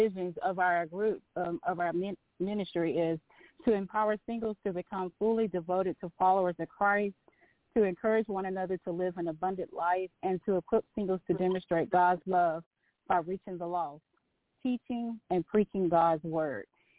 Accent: Tennessee, United States; I'm from Tennessee.

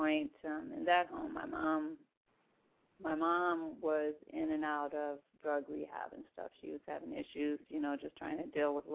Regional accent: Rockford, Illinois, United States; Guess myself, I am originally from the Midwest. I'm from Rockford, Illinois. I'm one of altogether 10 siblings.

